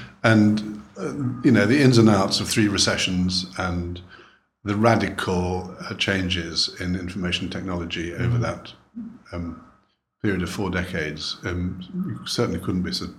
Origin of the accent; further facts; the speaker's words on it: Leeds, Yorkshire and the Humber, United Kingdom; moved away; I'm a Yorkshireman. I'm from Leeds.